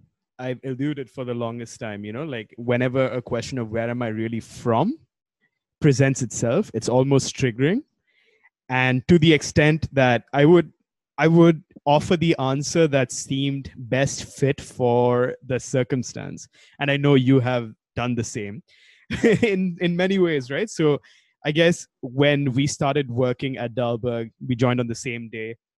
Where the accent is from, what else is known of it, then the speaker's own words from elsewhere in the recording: Dubai, United Arab Emirates; I was born and brought up in Dubai?